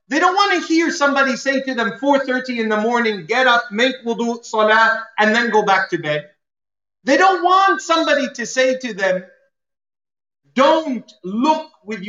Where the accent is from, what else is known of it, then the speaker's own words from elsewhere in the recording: Canada; I feel like I've gone to Canada and came back because I'm Canadian initially.